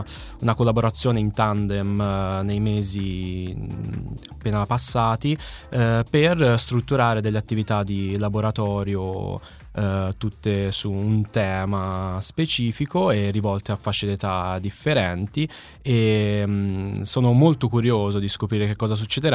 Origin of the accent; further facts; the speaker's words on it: Florence, Tuscany, Italy; mi piace sottolineare la mia fiorentinità, perché sono di Firenze